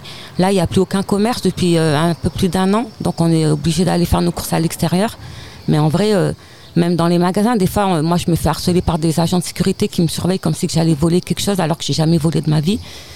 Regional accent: Villeneuve, France; Moi je suis un produit 100% villeneuvois puisque je suis née à Villeneuve.

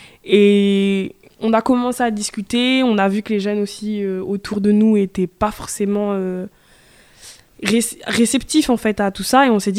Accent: Échirolles, Auvergne-Rhône-Alpes, France; Je viens d'Échirolles.

